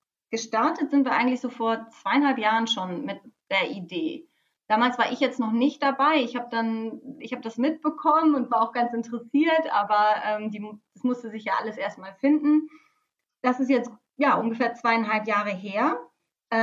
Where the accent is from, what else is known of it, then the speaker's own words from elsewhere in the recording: Lower Saxony, Germany; now in Bremen, Germany; Ich komme aus Niedersachsen, aus der Nähe von Bremen tatsächlich. Bin Anfang 30